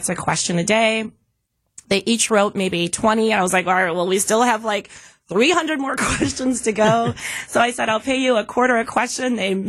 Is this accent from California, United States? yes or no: no; Milwaukee, Wisconsin, United States; moved away; you were one of the first people I met when I moved back to Milwaukee, my hometown, but I left for a really long time. Literally 20 years ago.